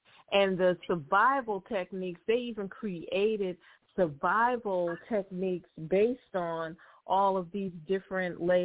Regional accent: Nigeria; I'm Nigerian.

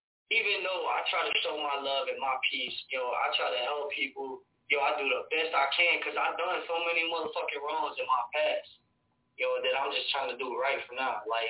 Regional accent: Charlotte, North Carolina, United States; Like, I'm from Charlotte, so I'll be up in Charlotte all the time.

